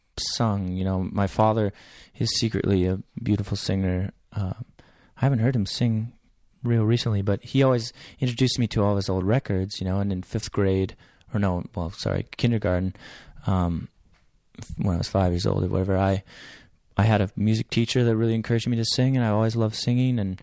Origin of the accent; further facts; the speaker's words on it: Iowa, United States; born there; Well, I was born in Northeast Iowa. And my on a dairy goat farm